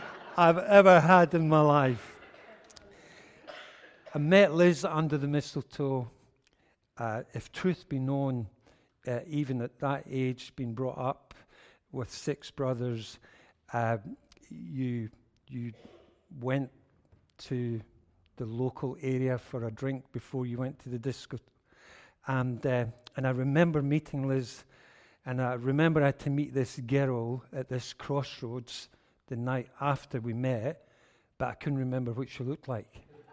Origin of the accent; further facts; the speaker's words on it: Uddingston, Scotland, United Kingdom; born there; I was born just outside Glasgow in a place called Uddingston, which is very famous, and it's famous for Tunnock's Caramel Wafers.